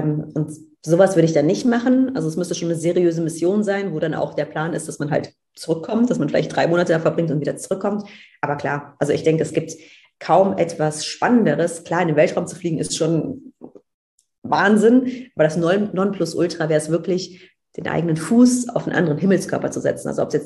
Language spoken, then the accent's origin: German; Cologne, North Rhine-Westphalia, Germany; ich komme aus Köln, da gibt es Karneval